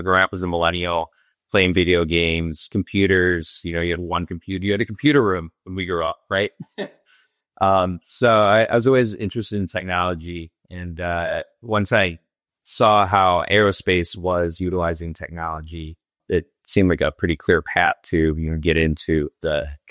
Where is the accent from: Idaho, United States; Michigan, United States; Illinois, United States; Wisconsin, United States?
Michigan, United States; In Gabe grew up in Texas. I grew up in Michigan.